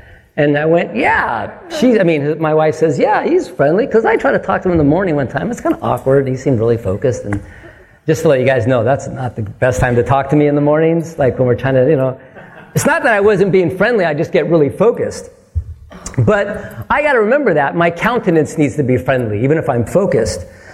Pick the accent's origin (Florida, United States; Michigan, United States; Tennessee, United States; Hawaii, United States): Hawaii, United States; I'm like, I went to Kaiser High School in Hawaii.